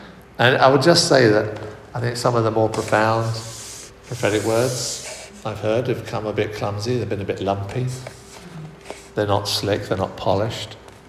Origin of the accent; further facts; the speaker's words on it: United Kingdom; Although we're British and we're afraid of the awkward, it embarrasses us. Help us to embrace that, Lord. Help us to overcome our British reserve.